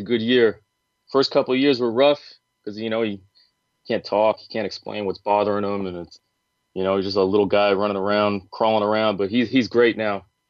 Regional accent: Long Island, New York, United States; I grew up in Long Island in New York

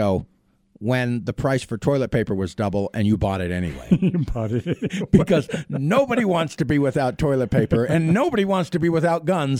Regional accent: California, United States; I come from the Republic of California, especially the Bay Area, the San Francisco Bay Area, the East Bay.

